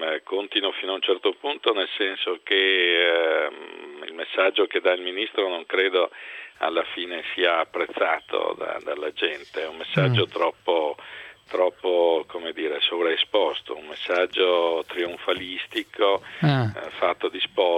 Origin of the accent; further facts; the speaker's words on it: Venice, Veneto, Italy; Posso dire che sono più veneziano di Brunetta, sono veneziano da almeno 400 anni.